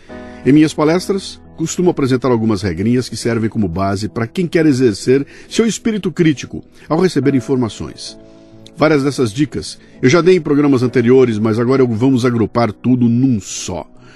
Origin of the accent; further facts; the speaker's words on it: Bauru, São Paulo, Brazil; eu sou de Bauru e falo porta.